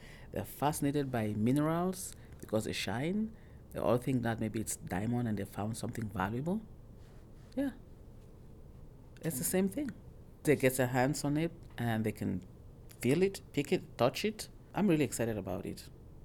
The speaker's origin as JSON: {"language": "English", "region": "Oklahoma", "country": "United States", "said": "You know, I make a joke that I'm from Oklahoma in the South, and we think we're very hospitable."}